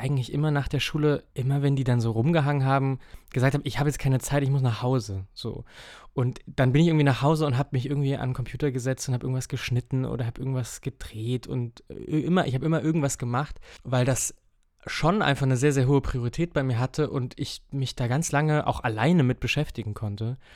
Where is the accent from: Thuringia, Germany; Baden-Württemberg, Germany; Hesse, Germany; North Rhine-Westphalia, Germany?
Thuringia, Germany; Erfurt; ich bin in Erfurt groß geworden